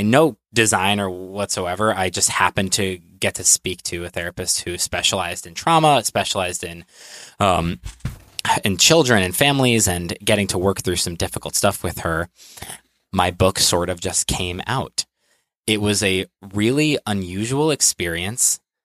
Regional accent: New Haven, Connecticut, United States; I am 26 and I'm from Connecticut, from New Haven, which makes this extra intimate.

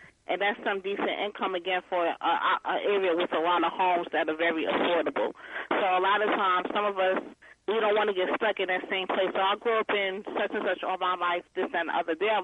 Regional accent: New York, United States; I'm not saying leave New York. I'm from New York and I love New York.

